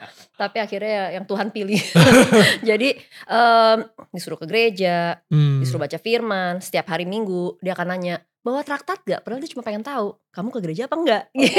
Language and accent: Indonesian; Macau; Generasi keempat yang tinggal di Makau.